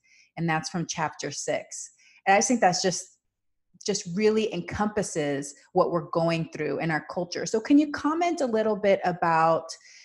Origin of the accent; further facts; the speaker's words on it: Panama; And so I grew up with this in Panama.